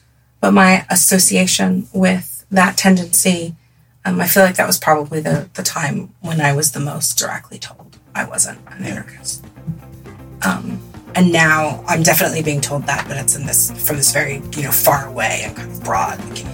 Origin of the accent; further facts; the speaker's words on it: Midwest, United States; And I grew up in the Midwest in a small town and not that far from the Bible Belt.